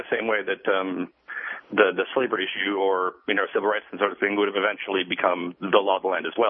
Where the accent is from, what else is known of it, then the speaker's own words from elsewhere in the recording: Madison, Wisconsin, United States; And I'm from Madison, obviously.